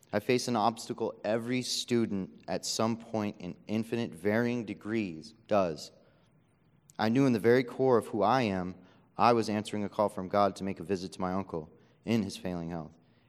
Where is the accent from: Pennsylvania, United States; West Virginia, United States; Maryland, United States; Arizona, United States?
Arizona, United States; born there; also born or lived in California / Massachusetts / Kansas; Though I was born in Arizona, I've lived in California, Massachusetts, and Kansas.